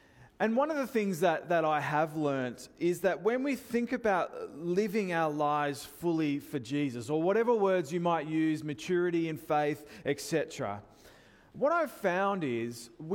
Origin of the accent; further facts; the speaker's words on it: Sydney, New South Wales, Australia; I'm originally from Sydney, growing up at Guymere Baptist Church.